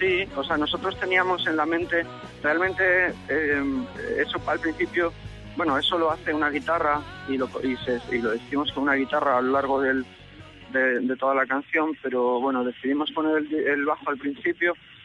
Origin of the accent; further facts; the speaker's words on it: Zaragoza, Aragon, Spain; te lo digo como maño, Zaragoza no es una ciudad fácil.